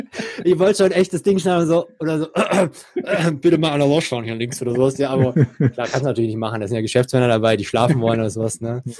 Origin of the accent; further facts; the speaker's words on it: Ludwigsburg, Baden-Württemberg, Germany; ich bin in Ludwigsburg groß geworden, ja, und wohne bald in Frankfurt, ja.